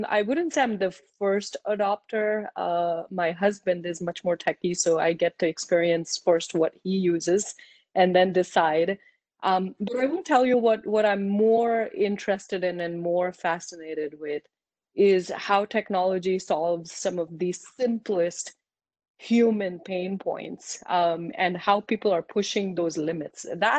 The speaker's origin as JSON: {"language": "English", "country": "India", "tie": "born or raised there", "said": "what really defines me is actually the fact that I am born and brought up in India."}